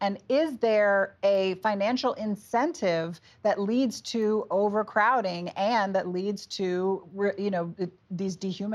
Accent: New York, United States; New York State is one of those. That's my home state.

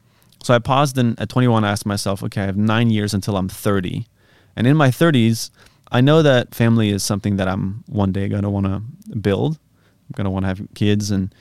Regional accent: France; growing up in France, I went to this school where people get serious jobs.

